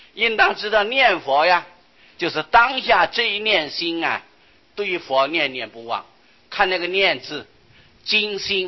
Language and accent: Chinese; China; 我们中国人喜欢简单啊，就叫做佛